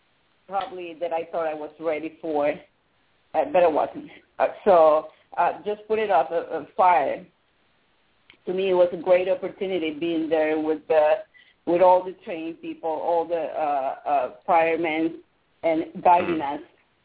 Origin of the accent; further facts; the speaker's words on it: Peru; moved away; Coming from Peru, I was born in Peru, but I've been living here for many years.